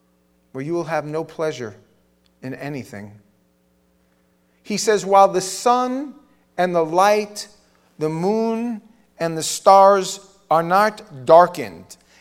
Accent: Queens, New York, United States; I grew up in New York, guys. If it was raining in Brooklyn, it was raining in Queens. We had plenty of family, and I was from Queens, and I had family in Brooklyn and Staten Island and Manhattan.

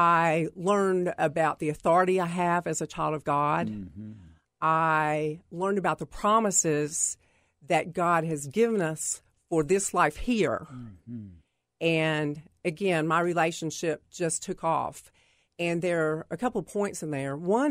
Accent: Pilot Mountain, North Carolina, United States; I grew up in North Carolina. I'm from a small town there called Pilot Mountain.

